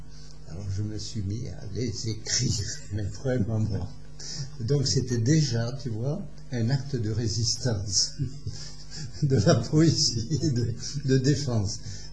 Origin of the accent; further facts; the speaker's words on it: Brittany, France; moved away; Alors, ma vie, je suis breton, exilé dans le sud, mais je me demande si je suis pas plutôt l'inverse, exactement l'inverse.